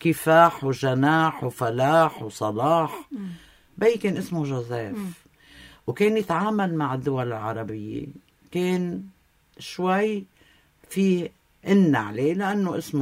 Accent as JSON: {"language": "Arabic", "town": "Beirut", "region": "Beirut Governorate", "country": "Lebanon", "tie": "born or raised there", "also_born_or_lived": "El Mina", "said": "ايه أنا من المينا ومربى راس بيروت"}